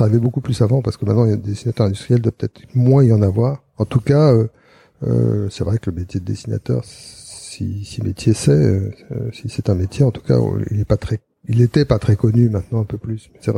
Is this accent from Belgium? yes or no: no; Grand Est, France; J'étais en Alsace parce que je suis alsacien.